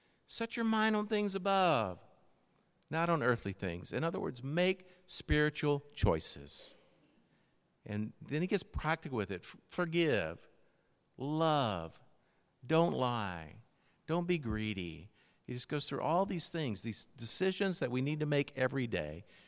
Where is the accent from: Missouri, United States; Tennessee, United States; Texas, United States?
Tennessee, United States; I grew up in Tennessee, and in Middle Tennessee, we would go out in the summer and we would play in the fields.